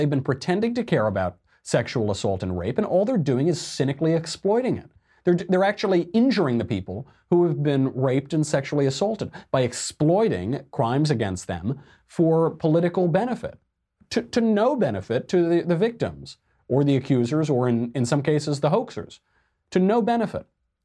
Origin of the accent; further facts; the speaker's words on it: Arizona, United States; my home state of Arizona